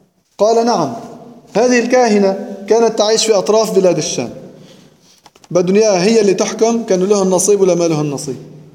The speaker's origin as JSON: {"language": "Arabic", "country": "Lebanon", "said": "مثال بسيط عندنا بلبنان"}